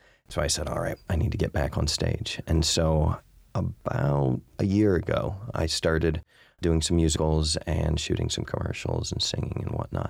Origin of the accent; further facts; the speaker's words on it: Cincinnati, Ohio, United States; I grew up in Cincinnati as a performer.